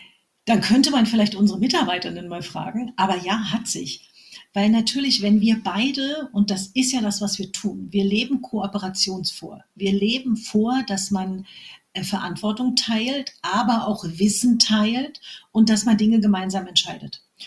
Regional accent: Berlin, Germany; ich bin Berlinerin, wie man hört.

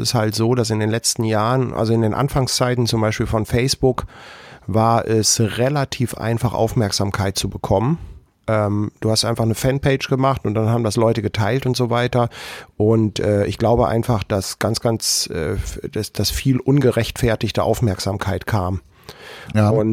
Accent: Germany; Man ist da als Deutscher schon fast ein bisschen peinlich berührt, weil man genau weiß, ich bin selber nicht so.

